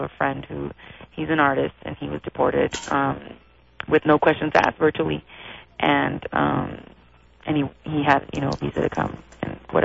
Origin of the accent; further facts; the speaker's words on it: Calexico, California, United States; now in Troy, United States; I come from Calexico, California. But I'm living in New York, and basically I have experience in the border because I'm a Mexican-American who's lived by the border and commuted through it for many, many years.